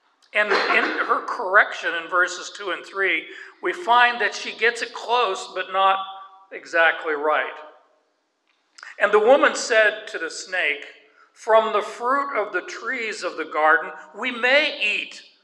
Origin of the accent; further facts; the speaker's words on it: Arizona, United States; my experience growing up in Arizona in the desert.